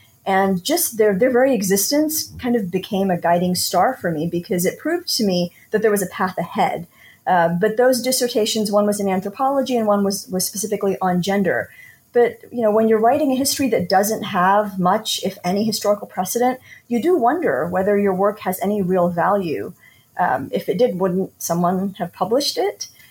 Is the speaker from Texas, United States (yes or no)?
yes; Houston, Texas, United States; I'm a Pakistani American. I'm a Houstonian. But as a student of history, I had questions about how the South Asian community in Houston came to be.